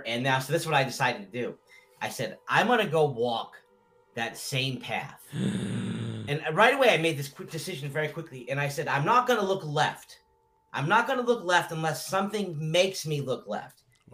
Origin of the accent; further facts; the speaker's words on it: Massachusetts, United States; there's a tale in my hometown about a hunter's hand that in the 1600s, this hunter continued to hunt on a witch's land. And she was fed up and she chopped his hand off. And people say out in Rocky Woods, it's a big forest in Massachusetts